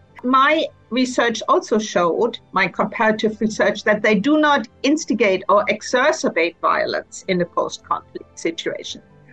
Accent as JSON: {"language": "English", "town": "Lübeck", "region": "Schleswig-Holstein", "country": "Germany", "tie": "born or raised there", "said": "which was just very close to my hometown of Lübeck."}